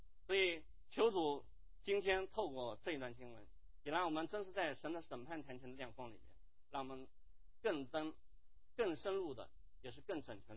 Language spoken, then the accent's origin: Chinese; China; 我们中国人因为在长久的岁月当中人口太多吃不饱